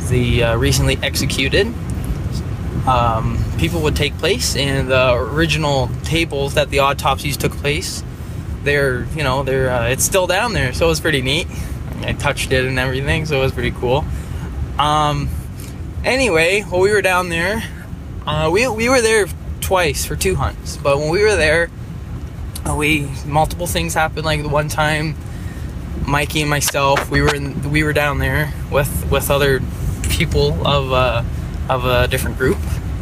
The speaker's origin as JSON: {"language": "English", "region": "Ontario", "country": "Canada", "said": "I'm from Ontario, Canada"}